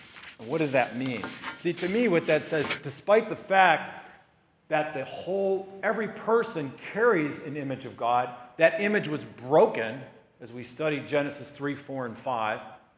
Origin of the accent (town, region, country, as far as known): United States